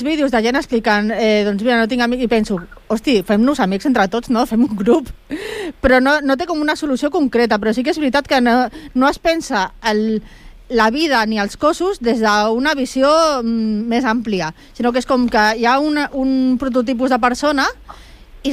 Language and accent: Catalan; El Prat de Llobregat, Catalonia, Spain; per no parlar més de l'ampliació de l'aeroport, perquè sóc del Prat i ja estic molt saturada